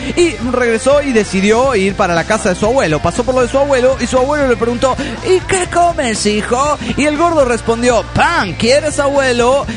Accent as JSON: {"language": "Spanish", "town": "Río Cuarto", "region": "Córdoba", "country": "Argentina", "said": "de Río Cuarto, Córdoba, Argentina."}